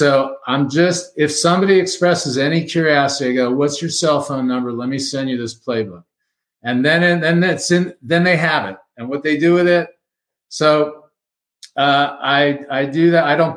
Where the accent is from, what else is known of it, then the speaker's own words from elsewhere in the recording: Miami, Florida, United States; now in Fort Collins, United States; I'm not skiing and mountain biking because I grew up in Miami and I didn't learn that early enough.